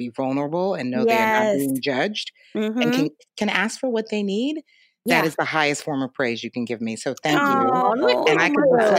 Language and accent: English; New York City, New York, United States; growing up in New York, native New Yorker, wasn't raised by either of my parents, was raised by maternal parents